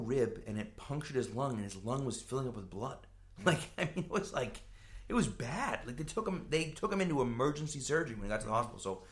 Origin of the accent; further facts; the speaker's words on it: California, United States; So I'm from California, right?